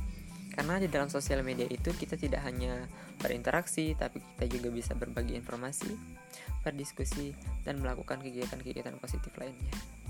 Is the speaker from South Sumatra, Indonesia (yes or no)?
yes; Palembang, South Sumatra, Indonesia; Saya berasal dari kota Palembang.